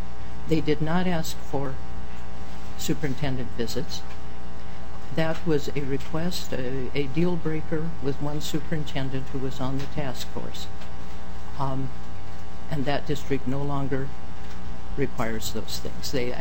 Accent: Washington, United States; One of those was the state of Washington, which is my home state and where my family has been state level to county to classroom level educators.

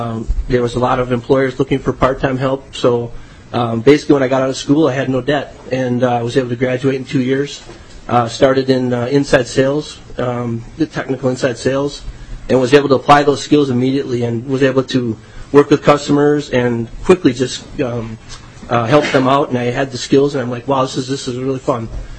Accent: Bloomington, United States; I grew up in Bloomington and didn't really know exactly what I wanted to do.

